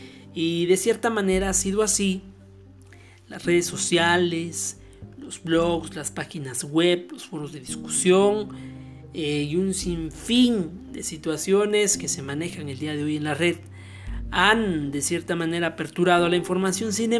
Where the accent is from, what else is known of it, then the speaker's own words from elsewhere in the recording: Oaxaca, Mexico; yo soy del estado de Oaxaca